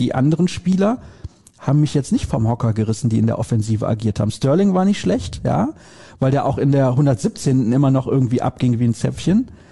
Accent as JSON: {"language": "German", "town": "Solingen", "region": "North Rhine-Westphalia", "country": "Germany", "said": "Die Hörer wissen das ja, ich komme aus Solingen."}